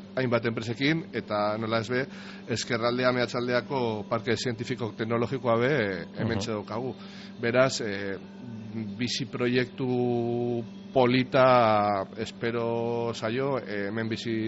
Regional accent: Abanto Zierbena, Basque Country, Spain; baina azken finean Abanto Zierbena gara, eta udalerri bakarra

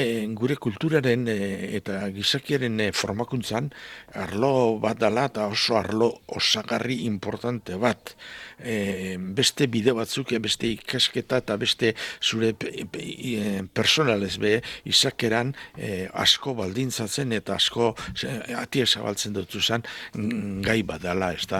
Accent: Amoroto, Basque Country, Spain; baina bai, izatez Amorotoko. Amoroto nengola hasi ginen mugida honetan.

